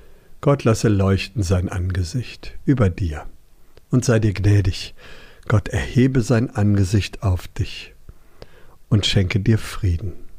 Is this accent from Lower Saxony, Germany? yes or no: yes; Hanover, Lower Saxony, Germany; Hannover ist ja meine Heimatstadt